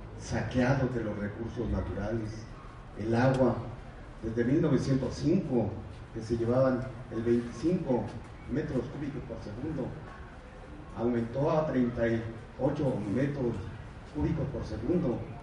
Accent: San Luis Tlaxcaltemalco, Mexico City, Mexico; vengo del pueblo de San Luis Tlaxcaltemalco.

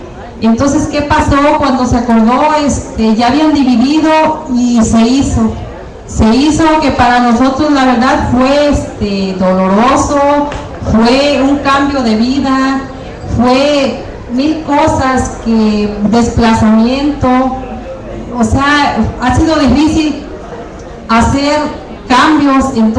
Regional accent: Nayarit, Mexico; vengo de Nayarit, afectados de la presa hidroeléctrica El Cajón.

